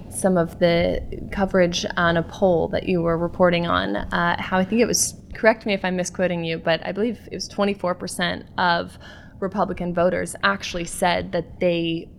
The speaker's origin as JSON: {"language": "English", "region": "Midwest", "country": "United States", "tie": "born or raised there", "said": "For me, I'm one of four daughters. I grew up here in the Midwest. My father's a physician."}